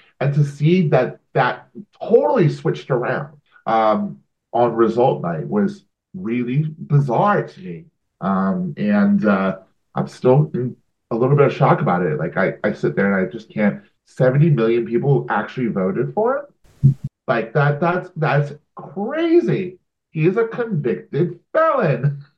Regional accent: United States; now in United Kingdom; Hi. And I am an American living in the UK.

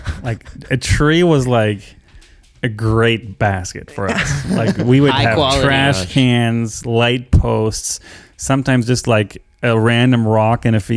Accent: Bremen, Germany; where I grew up in Bremen, Germany, did not.

